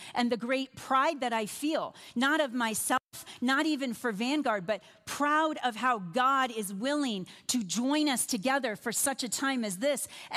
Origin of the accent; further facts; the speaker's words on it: Iowa, United States; Listen, I'm from Iowa, and I'm just going to tell you right now that Colorado potlucks are lacking. I'm from Amish country.